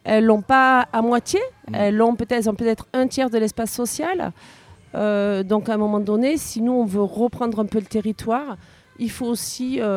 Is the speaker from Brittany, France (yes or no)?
no; Montpellier, Occitanie, France; Je viens de Montpellier.